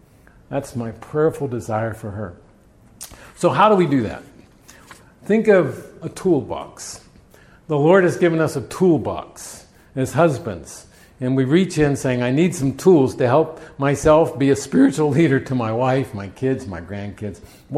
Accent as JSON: {"language": "English", "town": "Pittsburgh", "region": "Pennsylvania", "country": "United States", "tie": "born or raised there", "lives_now": "Indiana, United States", "said": "You know, I grew up in Steeler country. Pittsburgh doesn't have a basketball team, but they have a football team."}